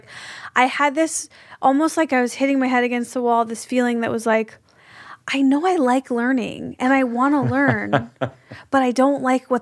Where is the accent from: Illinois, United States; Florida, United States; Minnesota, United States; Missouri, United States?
Illinois, United States; Skokie; because I grew up in Skokie, suburb of Chicago.